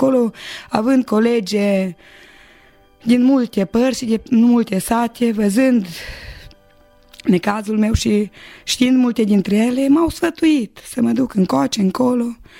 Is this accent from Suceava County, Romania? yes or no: no; Bicaz, Neamț County, Romania; sunt din Bicaz, am 46 de ani și m-am născut într-o familie de ortodoxi.